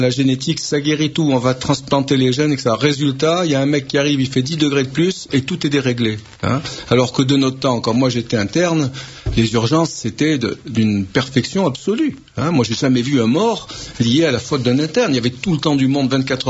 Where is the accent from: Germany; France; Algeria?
Algeria; Moi, quand j'étais petit en Algérie, il faisait 60 à l'ombre.